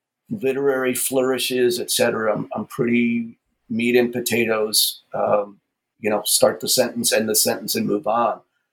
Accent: New York City, New York, United States; I was born and raised in New York City. I was in a household without a television for my entire life.

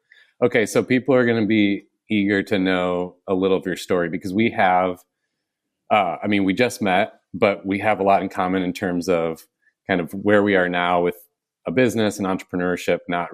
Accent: Michigan, United States; Yeah, I grew up in Southwest Michigan, so we had all the lake effect and the cold and the snow there

